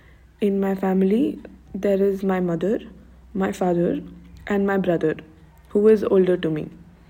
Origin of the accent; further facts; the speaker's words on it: Delhi, India; I am from Delhi, the capital city of India.